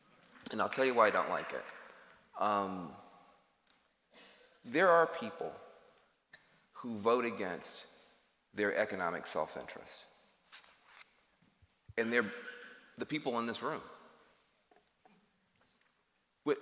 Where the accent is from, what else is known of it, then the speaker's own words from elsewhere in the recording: the South, United States; I'm a Southerner. I grew up in the rural South. I grew up on the edge of a small town.